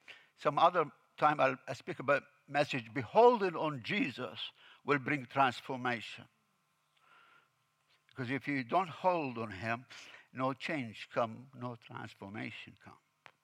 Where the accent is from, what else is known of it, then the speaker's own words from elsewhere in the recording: Jordan; I came from Jordan, and I know how they do it.